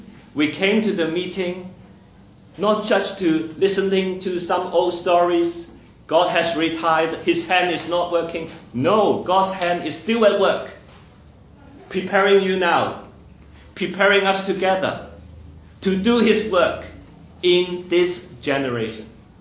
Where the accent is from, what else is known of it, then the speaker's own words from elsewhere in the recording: Hong Kong; now in Australia; Now, I was not born in Australia. I was from Hong Kong. Even I came to Australia, I was not in Auburn. I was in somewhere else.